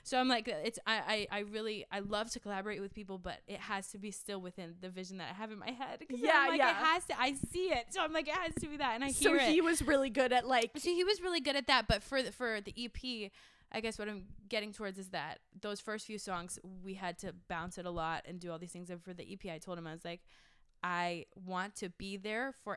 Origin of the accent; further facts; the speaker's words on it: New Hampshire, United States; That was at home in New Hampshire. I'm from New Hampshire, by the way. I never said that.